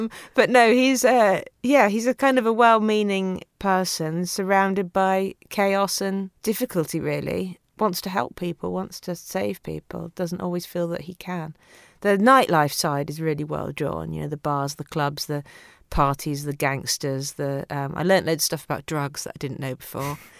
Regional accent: Yorkshire and the Humber, United Kingdom; I grew up in Yorkshire.

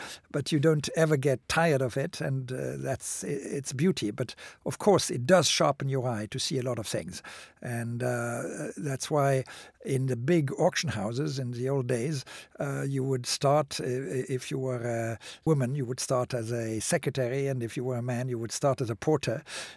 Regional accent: Basel, Basel-Stadt, Switzerland; I grew up in, and I was born in Basel in Switzerland. And that's a city which, despite its relatively small size, has a fantastic tradition in the arts.

